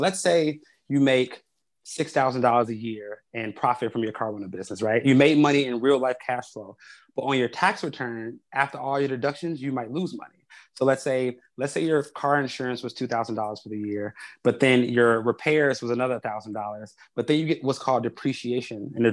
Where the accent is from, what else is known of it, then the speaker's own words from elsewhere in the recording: Chicago, Illinois, United States; So like, you know, the community, I grew up on the South Side of Chicago.